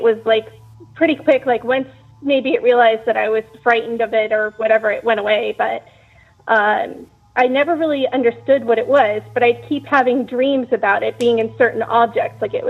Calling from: Massachusetts, United States; I'm calling from Massachusetts.

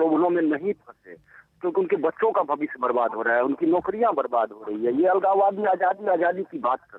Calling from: Hatni, Bihar, India; मैं बिहार जिला मधुबनी गाँव हटनी से बोल रहा हूँ।

